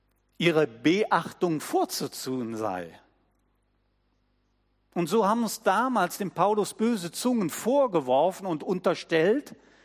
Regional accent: Cologne, North Rhine-Westphalia, Germany; Ich bin ja in Köln groß geworden und in Köln gab es auch Hochwasser.

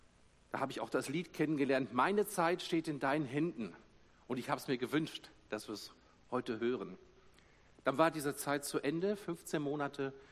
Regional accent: Dortmund, North Rhine-Westphalia, Germany; Haha, sagt er, wo kommst du her? Ich sage, aus Dortmund.

